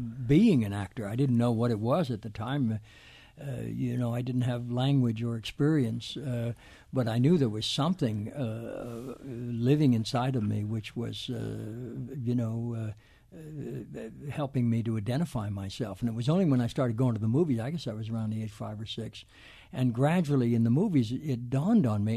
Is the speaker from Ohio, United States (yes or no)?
yes; Dayton, Ohio, United States; We were in my hometown, Dayton, Ohio, yeah.